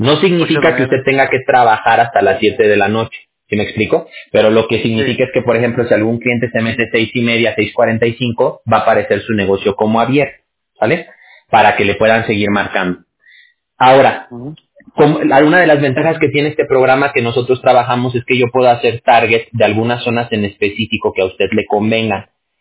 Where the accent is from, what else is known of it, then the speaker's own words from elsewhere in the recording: Aguascalientes, Mexico; Yo soy de Aguascalientes.